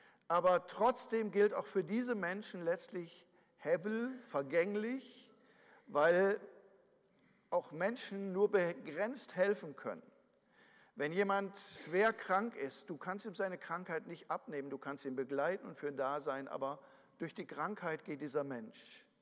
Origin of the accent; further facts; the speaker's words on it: North Rhine-Westphalia, Germany; born there; Ich bin im Ruhrgebiet geboren.